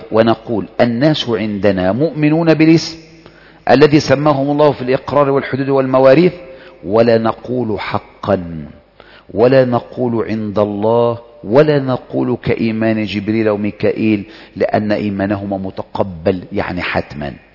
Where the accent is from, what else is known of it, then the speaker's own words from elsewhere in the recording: Saudi Arabia; وثلاث أرباع يعني كثير من رده إن أنا سعودي